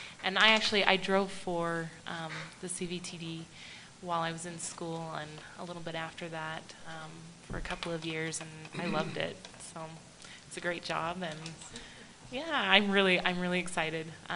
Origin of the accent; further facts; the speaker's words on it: Las Vegas, Nevada, United States; now in Logan, United States; I guess, so I grew up in Las Vegas, and I came up here to Logan. In 2006 for schooling